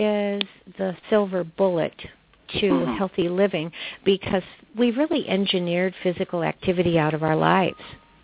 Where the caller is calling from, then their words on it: Edina, Minnesota, United States; I'm calling from Edina, Minnesota, which is one of the inner ring suburbs of Minneapolis.